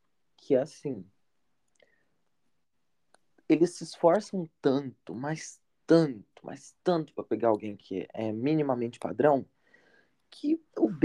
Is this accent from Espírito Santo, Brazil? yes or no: no; Minas Gerais, Brazil; accent: mineiro caipira; Tem o sotaque mineiro meu, no caso, é o sotaque mineiro caipira, que é o sotaque do sul de Minas e do Triângulo.